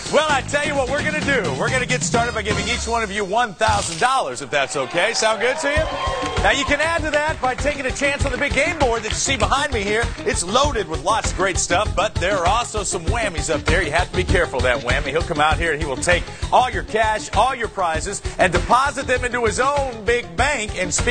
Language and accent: English; St. Louis, Missouri, United States; from St. Louis, my hometown.